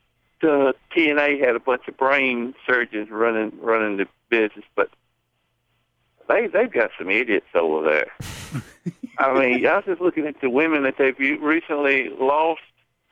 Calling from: Virginia, United States; from Virginia.

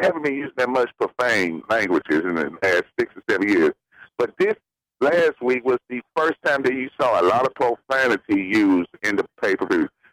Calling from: Memphis, Tennessee, United States; Hey, Brian … from Memphis, Tennessee

